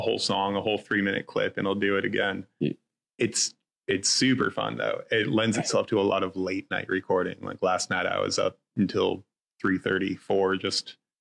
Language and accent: English; Wasilla, Alaska, United States; I was a teenager from Wasilla, Alaska. I didn't know anything about anything.